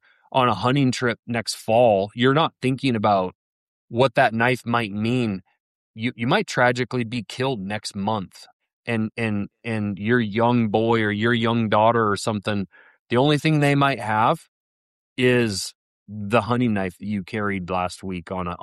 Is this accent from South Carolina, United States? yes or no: no; Lincoln, Montana, United States; I grew up in the Blackfoot River Valley. And most people in Lincoln, Montana it's a pretty rural area and they don't make a lot of money.